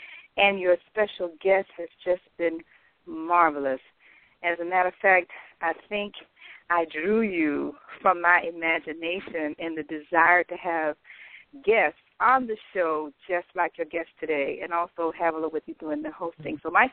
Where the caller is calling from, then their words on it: Miami, Florida, United States; I'm calling from Miami, Florida